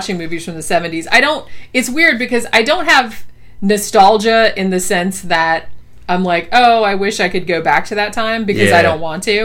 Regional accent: Daytona Beach, Florida, United States; I grew up in Daytona Beach, which is kind of rednecky. It's still kind of rednecky. It's a lot bigger now than when I was growing up.

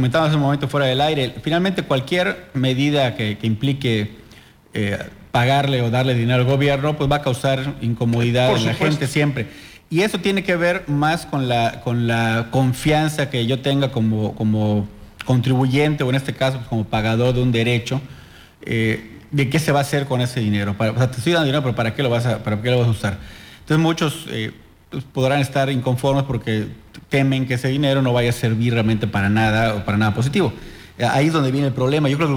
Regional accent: Yucatán, Mexico; algo nos tiene que costar como yucatecos esto que estamos viviendo

